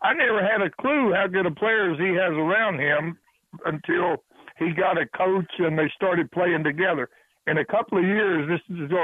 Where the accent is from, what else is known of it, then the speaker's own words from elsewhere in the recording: New York City, New York, United States; I'm also a Jet fan. I grew up in New York City.